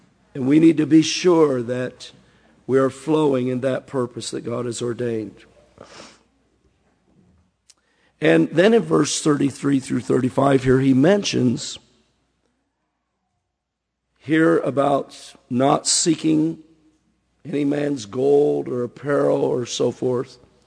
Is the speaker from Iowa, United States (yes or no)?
yes; Iowa, United States; I grew up in Iowa, farm country, and our home church that I grew up in, Sunday night service began at 7:30.